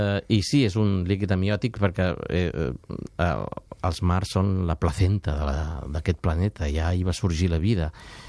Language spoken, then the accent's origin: Catalan; Catalonia, Spain; La meva infància a les Gavarres va ser una infància molt feréstec, molt de niño rapaz, que diuen, no?